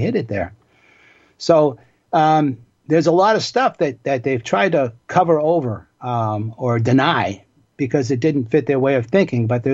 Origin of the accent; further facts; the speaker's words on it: Boston, Massachusetts, United States; I grew up in Boston in the neighborhood of Dorchester. We like to brag … is from Dorchester.